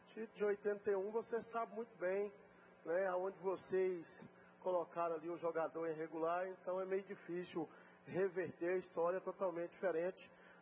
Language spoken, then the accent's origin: Portuguese; Minas Gerais, Brazil; now in Anápolis, Brazil; Eu sou mineiro, trombense da cidade de Minas Gerais, mas eu sou bairrista.